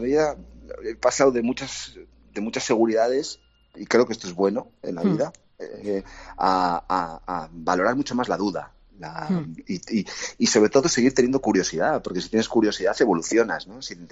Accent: Irun, Basque Country, Spain; born there; Yo nací en Irún, en un sitio muy, muy singular por su condición de frontera, de paso de gente, de mestizaje.

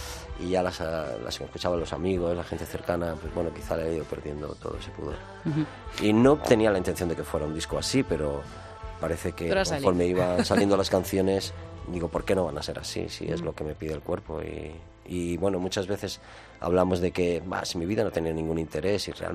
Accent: Almería, Andalusia, Spain; moved away; mi entrada en el 86 aquí cuando me vine de Almería a tocar

